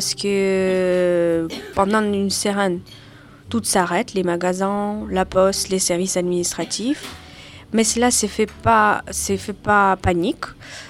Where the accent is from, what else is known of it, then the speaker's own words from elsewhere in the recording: Dnipropetrovsk Oblast, Ukraine; French is a second language; Et après, ensuite, je suis allée dans ma ville natale. Et c'est ville natale aussi de président Zelensky et qui s'est située à peu près 60 km de la ligne de front.